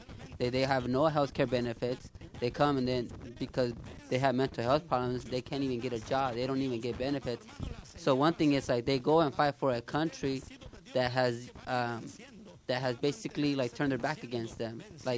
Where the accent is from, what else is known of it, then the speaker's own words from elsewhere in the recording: Los Angeles, California, United States; I'm from Los Angeles, aka Los Demonios.